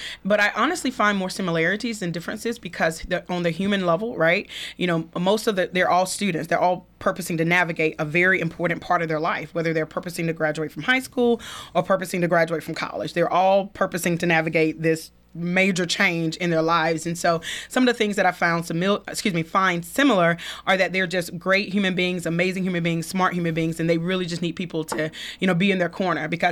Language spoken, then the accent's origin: English; Thomaston, Georgia, United States; So, I'm from Thomaston, Georgia, born and raised, you know, UL, Upson Lee.